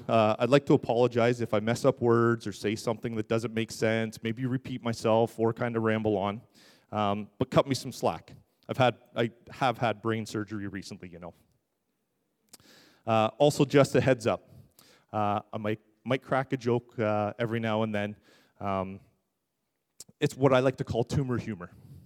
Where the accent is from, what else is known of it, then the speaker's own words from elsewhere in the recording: Orangeville, Ontario, Canada; born there; So I was born here in Orangeville, 1977. I'm 42 years old. I was dedicated in this very church.